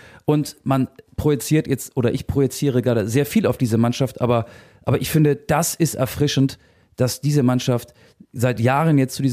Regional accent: Lower Saxony, Germany; Ich komme ja auch aus Niedersachsen, also gar nicht weit von Hamburg entfernt, aber weit genug von Hamburg entfernt, um da irgendwie regelmäßig Sport treiben zu können.

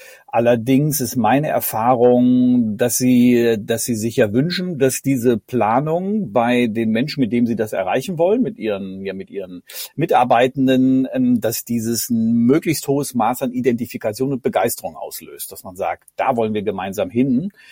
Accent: North Rhine-Westphalia, Germany; now in Cologne, Germany; also Wahlkölner, aufgewachsen in Ostwestfalen, in der Nähe von Bielefeld.

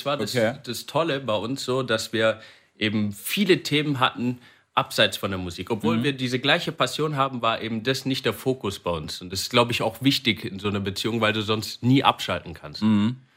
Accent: Reutlingen, Baden-Württemberg, Germany; Ich komme ursprünglich aus Reutlingen, also auch Schworbeländle.

